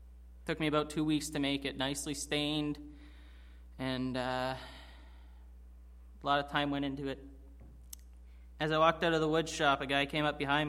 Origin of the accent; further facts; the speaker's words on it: Brantford, Ontario, Canada; I'm 19 years old, and I grew up in Brantford, Ontario. I grew up in a good Christian home with two loving parents and a twin sister